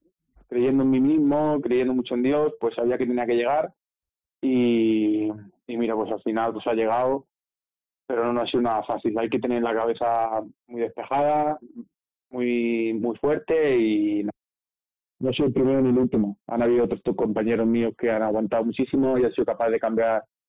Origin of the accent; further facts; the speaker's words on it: Hellín, Castilla-La Mancha, Spain; Sí, en Ellín fue, en mi pueblo